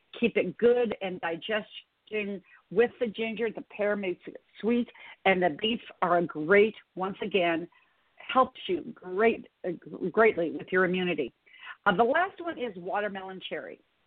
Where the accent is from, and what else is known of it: Montana, United States; born or raised there